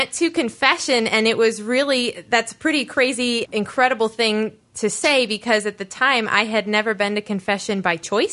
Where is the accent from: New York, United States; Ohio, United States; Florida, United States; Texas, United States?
Ohio, United States; West Salem; I was raised locally in West Salem, Ohio, in the Cleveland Diocese.